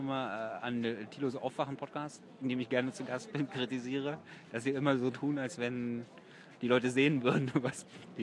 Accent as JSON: {"language": "German", "region": "Berlin", "country": "Germany", "said": "Ja, also sehr edgy. Das mag ich als Berliner."}